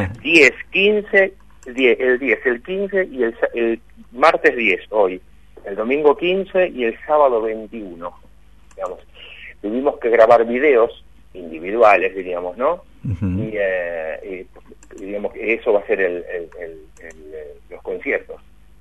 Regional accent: Buenos Aires, Argentina; yo que soy de Buenos Aires voy a tocar en Misiones

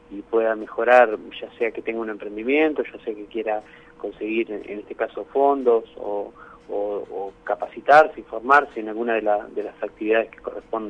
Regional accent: Concepción del Uruguay, Entre Ríos, Argentina; Concepción del Uruguay lo tengo siempre, obviamente, porque es mi ciudad natal

